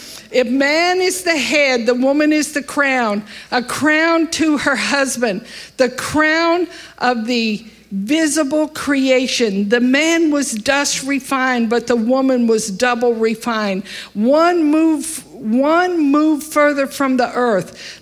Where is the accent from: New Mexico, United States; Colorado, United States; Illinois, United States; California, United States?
New Mexico, United States; Albuquerque; I come from Albuquerque. We were caught in a sandstorm one time.